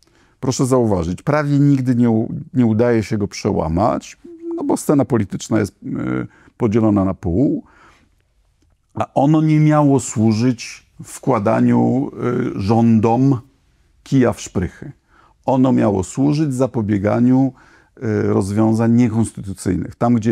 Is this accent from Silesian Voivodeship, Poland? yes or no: no; Bydgoszcz, Kuyavian-Pomeranian Voivodeship, Poland; W końcu wychowałem się na bydgoskim podwórku.